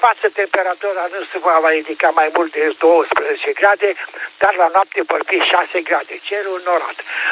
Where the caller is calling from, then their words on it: Brăila, Brăila County, Romania; Brăila, sunt pilotul din Brăila.